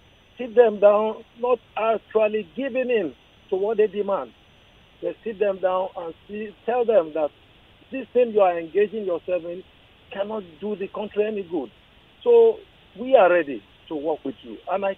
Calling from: Abeokuta, Ogun, Nigeria; Yes, I'm calling you from Abeokuta in Abeokuta.

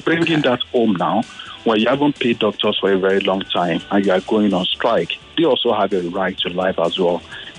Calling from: Aja, Lagos, Nigeria; I'm calling from Aja.

